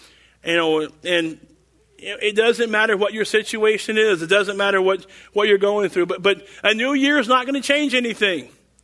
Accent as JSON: {"language": "English", "town": "Tulsa", "region": "Oklahoma", "country": "United States", "said": "because I'm just from Tulsa and didn't know Dallas as well."}